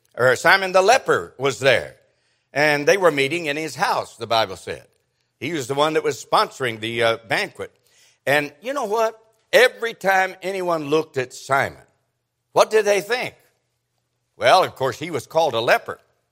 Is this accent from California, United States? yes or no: no; Kentucky, United States; She knew I was from Kentucky.